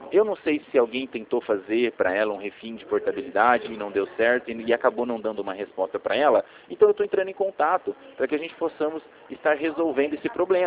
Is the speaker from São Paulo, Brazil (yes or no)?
yes; Rio Claro, São Paulo, Brazil; eu sou de Rio Claro, né?